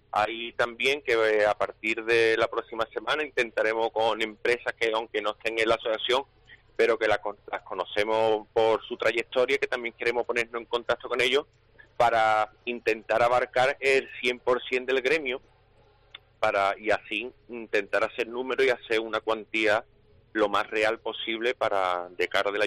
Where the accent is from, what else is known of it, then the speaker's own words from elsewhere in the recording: Cádiz, Andalusia, Spain; porque aquí todos somos de Cádiz